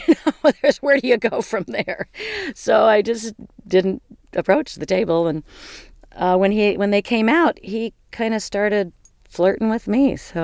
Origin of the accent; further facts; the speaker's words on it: San Francisco, California, United States; I mean, I grew up in the San Francisco music scene, just on the younger fringes of it